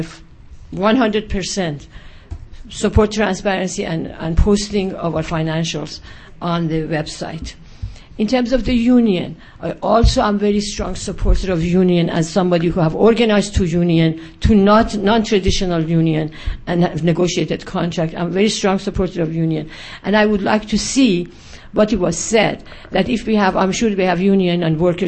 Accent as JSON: {"language": "English", "country": "Iran", "also_born_or_lived": "New Jersey", "second_language": "English", "moved": "yes", "lives_now": "Houston, United States", "said": "I'm coming from Iran to New Jersey to Houston, Texas."}